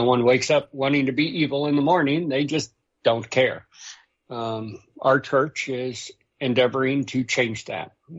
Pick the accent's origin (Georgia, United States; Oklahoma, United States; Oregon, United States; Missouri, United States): Missouri, United States; I was raised in the Midwest in Missouri, where everybody declared you were a Christian and very few people actually acted like it.